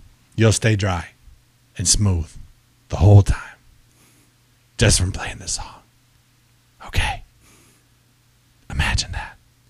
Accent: California, United States; born there; I was made in California. I was born in California.

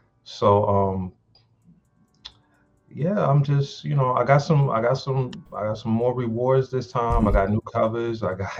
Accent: New York City, New York, United States; now in Richmond, United States; I'm a transplant from New York City. I grew up in Brooklyn, New York, and I've been into comics since I was a kid, man.

